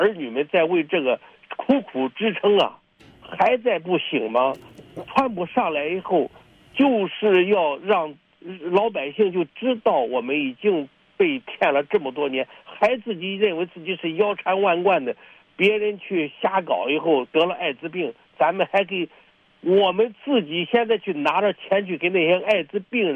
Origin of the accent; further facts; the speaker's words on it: United States; Chinese is a second language; 我们美国人现在还有能力再去帮助别人吗？我们到处马路上睡满了流浪汉